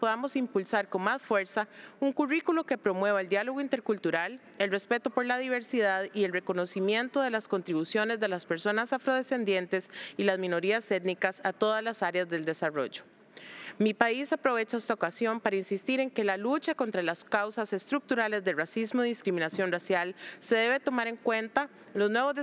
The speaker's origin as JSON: {"language": "Spanish", "country": "Costa Rica", "said": "Como costarricense, me siento muy orgullosa de usted."}